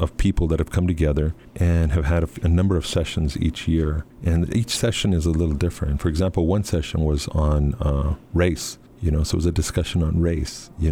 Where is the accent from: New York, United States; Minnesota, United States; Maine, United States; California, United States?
California, United States; And then, I grew up in the South Central, so there was my share of gangs and, you know, problems and things.